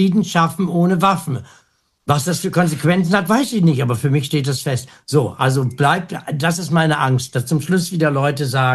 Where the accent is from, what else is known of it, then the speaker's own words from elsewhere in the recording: Osnabrück, Lower Saxony, Germany; VW in Osnabrück betrifft mich jetzt, was meine Heimat ist.